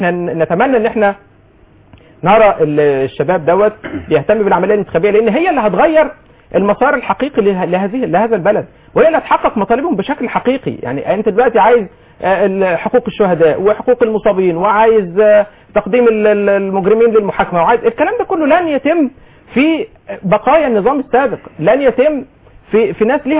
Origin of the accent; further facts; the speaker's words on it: Egypt; احنا كمصريين بكل طوائفنا